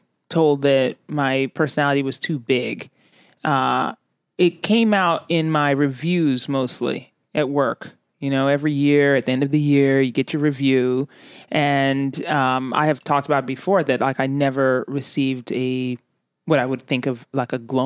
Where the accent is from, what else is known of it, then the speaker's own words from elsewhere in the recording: Colorado Springs, Colorado, United States; also born or lived in Ghana; when we moved from Ghana to Colorado Springs, Colorado, which if I were to call any place home, that would be home.